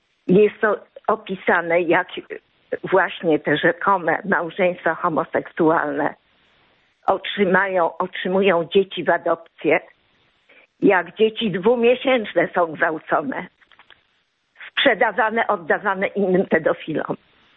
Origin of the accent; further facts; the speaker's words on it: Warsaw, Masovian Voivodeship, Poland; jestem rdzenną warszawianką